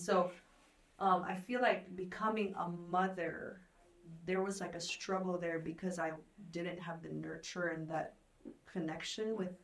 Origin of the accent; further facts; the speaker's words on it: Philippines; Well, I grew up in the Philippines.